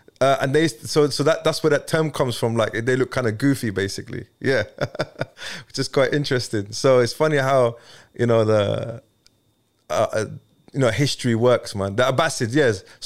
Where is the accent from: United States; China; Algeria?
Algeria; English is a second language; Because I'm from North Africa, yeah? So from Algeria.